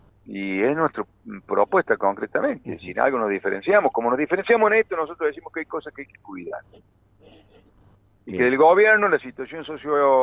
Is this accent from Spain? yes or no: no; San Luis, Argentina; Siempre yo lo veo positivo, por procedencia y por pertenencia, porque soy de San Luis